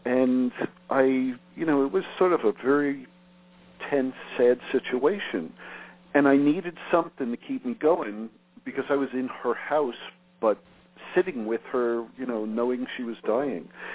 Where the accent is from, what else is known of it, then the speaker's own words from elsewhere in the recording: Long Beach, New York, United States; now in Maine, United States; We grew up in Long Beach, New York together. He now lives in Philly, and I live in Maine.